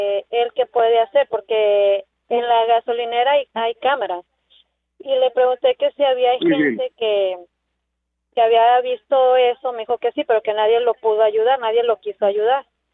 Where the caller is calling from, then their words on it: Charleston, South Carolina, United States; De Charleston, Sur Carolina.